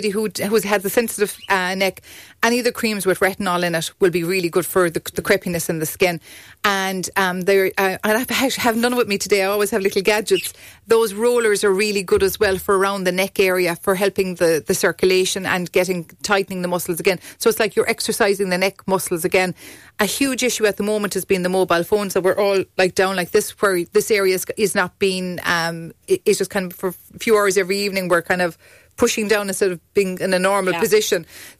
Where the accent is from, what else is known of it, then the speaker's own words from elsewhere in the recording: Munster, Ireland; I'm from Kerry.